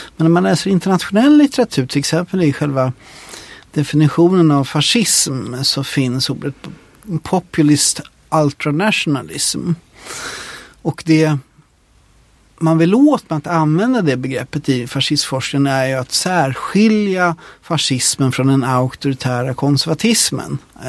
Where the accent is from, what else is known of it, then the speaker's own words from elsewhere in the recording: Sweden; eftersom jag är svensk, har jag gått in i begreppet utifrån en svensk perspektiv.